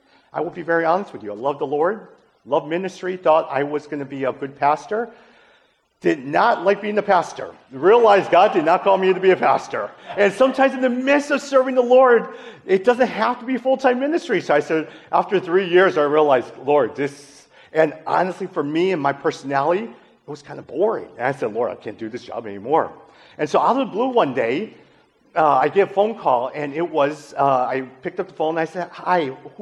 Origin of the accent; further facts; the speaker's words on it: Chicago, Illinois, United States; I did grow up here. My parents immigrated here in 1972. I was born in 1977. And so I grew up in the Chinatown area, eventually moved to Bridgeport for a number of years